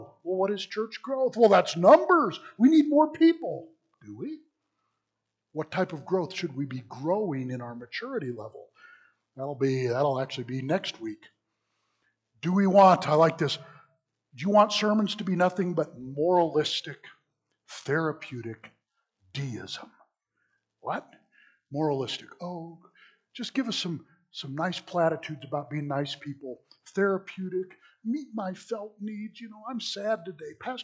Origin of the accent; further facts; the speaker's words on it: Illinois, United States; as we grew up in Southern Illinois, my brother … his name.